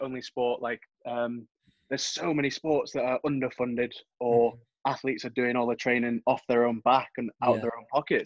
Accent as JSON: {"language": "English", "town": "Manchester", "region": "North West England", "country": "United Kingdom", "said": "I'm from Manchester for people that are listening."}